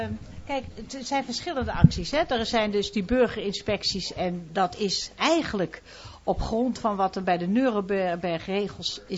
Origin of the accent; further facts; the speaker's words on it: Friesland, Netherlands; Ik kom sowieso al uit Friesland.